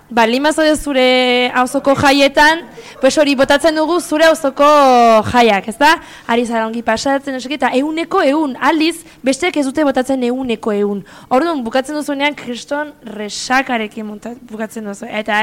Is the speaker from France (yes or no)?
no; Pamplona, Navarre, Spain; Txantrakoa naiz, bai, bueno, txantrakoa naiz